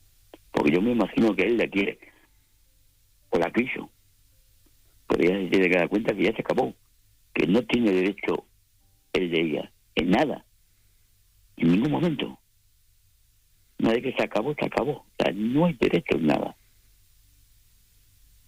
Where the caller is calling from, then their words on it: Bilbao, Basque Country, Spain; de Bilbao.